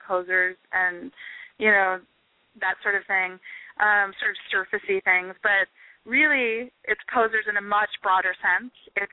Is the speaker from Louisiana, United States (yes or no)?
no; Philadelphia, Pennsylvania, United States; also born or lived in San Francisco, United States / Tokyo, Japan / Boston, United States; now in Los Angeles, United States; Yeah, I'm from Philly, born and raised in Philly